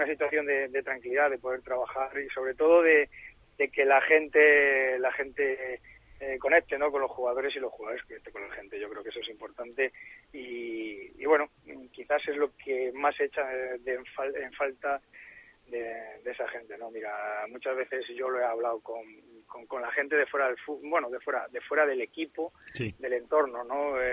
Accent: Navarre, Spain; born there; also born or lived in Valladolid; yo me considero navarro, siempre he nacido allí, pero me considero un vallisoletano más de adopción y sobre todo, pues bueno, el recuerdo, mi familia, mis hijos de Valladolid, nacidos allí, son de allí y para mí Valladolid pues lo considero como mi casa

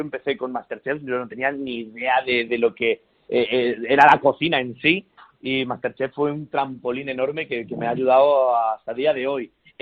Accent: Talavera de la Reina, Castilla-La Mancha, Spain; Esto está tocando muchísimo a Talavera, mi tierra, mi gente

